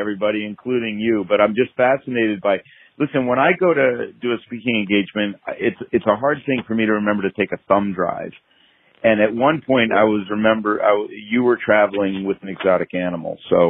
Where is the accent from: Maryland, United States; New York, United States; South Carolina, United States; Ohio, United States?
Maryland, United States; Baltimore; I grew up in Baltimore.